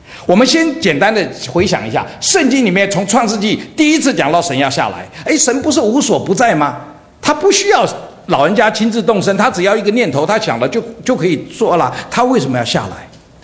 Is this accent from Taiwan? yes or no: no; Dongtai, Jiangsu, China; 我在江苏省，我老家是东台